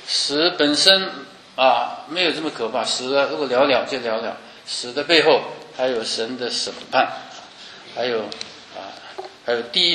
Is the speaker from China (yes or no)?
yes; China; 我们这是东方人来的，我们是中国人啊